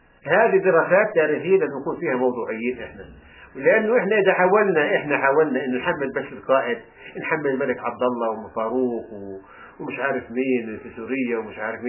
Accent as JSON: {"language": "Arabic", "country": "Palestine", "said": "احنا هلا احنا كفلسطينيين يعني"}